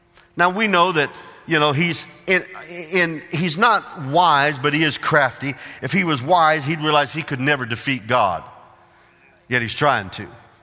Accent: Illinois, United States; I remember growing up in Central Illinois, we came down here for camp meeting.

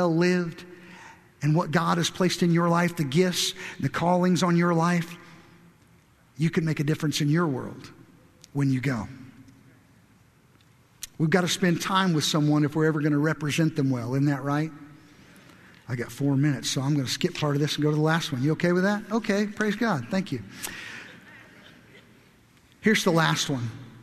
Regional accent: Kentucky, United States; I'm from the South. We're from Kentucky and we drink sweet tea.

